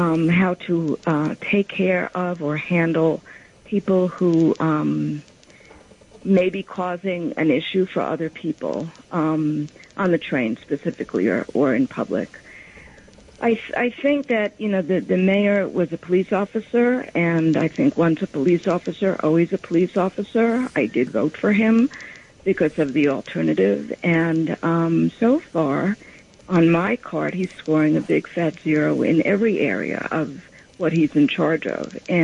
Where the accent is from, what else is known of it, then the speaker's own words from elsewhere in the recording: New York, United States; And as a New Yorker and as a BAI listener of 45 years